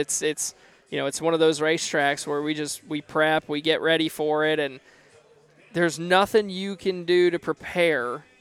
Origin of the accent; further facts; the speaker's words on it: New England, United States; New Hampshire is hard to beat because I'm from New England.